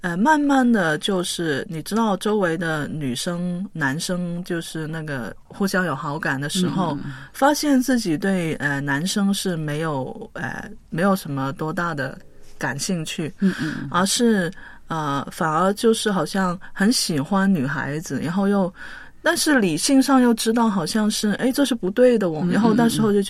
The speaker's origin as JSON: {"language": "Chinese", "country": "China", "tie": "born or raised there", "said": "我是在中国大陆长大的，所以呢从小是接受无神论的教育。"}